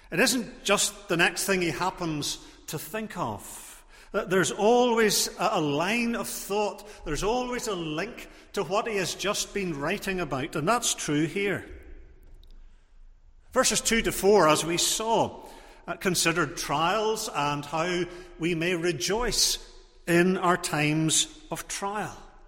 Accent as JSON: {"language": "English", "town": "Portrush", "region": "Northern Ireland", "country": "United Kingdom", "tie": "born or raised there", "said": "I grew up in Portrush, and there were plenty of stormy days there"}